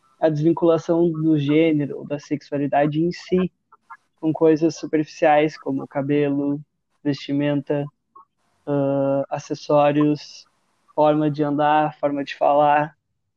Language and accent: Portuguese; São Leopoldo, Rio Grande do Sul, Brazil; now in São Lourenço, Brazil; Eu sou natural de São Leopoldo, fui criado basicamente com a minha mãe e com o meu irmão, e tenho um irmão 8 anos mais velho. Hoje em dia eu moro em São Lourenço